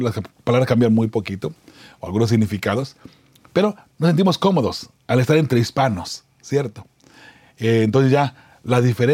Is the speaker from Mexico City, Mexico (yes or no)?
no; Zacatecas, Mexico; born there; yo soy mexicano. Mucha gente piensa que soy nicaragüense, no sé por qué. Soy mexicano, 100%. Nacido en Zacatecas, para ser más exactos, ¿no? Mexicano y orgullosamente mexicano.